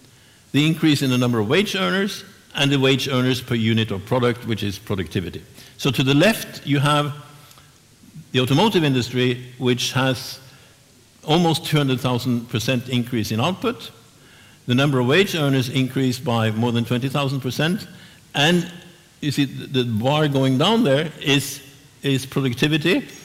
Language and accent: English; Norway; You know, I grew up in Norway with, we were all scared stiff of the Soviet Union.